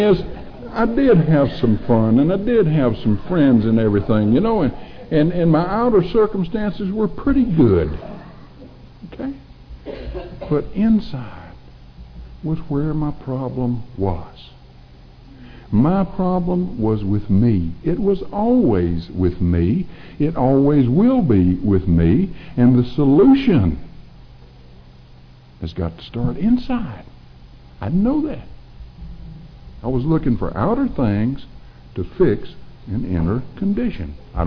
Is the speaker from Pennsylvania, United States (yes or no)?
no; North Carolina, United States; I'm being locked up on a regular basis in the Wake County Jail in my hometown, where my daddy's on the Board of Deacons for 55 years